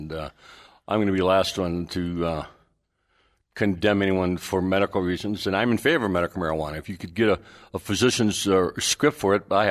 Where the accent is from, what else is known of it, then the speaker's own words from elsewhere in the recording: Midwest, United States; I grew up in the Midwest